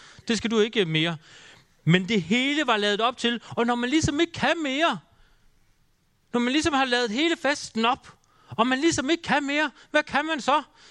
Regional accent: Aarhus, Central Denmark Region, Denmark; Og det er simpelthen så internationalt der i Aarhus, hvor jeg er fra.

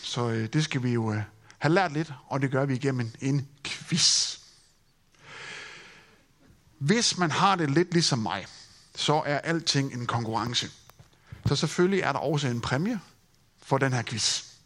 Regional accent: Løsning, Central Denmark Region, Denmark; Jeg er født og opvokset i Løsning, lidt syd herfra.

